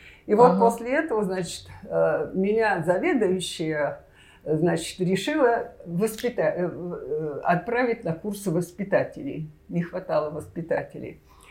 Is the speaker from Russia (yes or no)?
yes; Parfentyevo, Moscow Oblast, Russia; ходила я в детский, организовали детский садик, муравейник был вот там в начале, мы пешком из Парфентьева ходили на неделю.